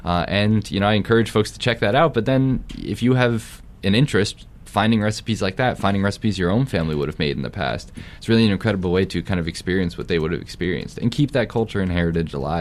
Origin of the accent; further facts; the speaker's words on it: Plattekill, New York, United States; my great-great-grandfather, when he bought the farm that I grew up on in Plattekill, he was born actually in the worst year of the Irish famine.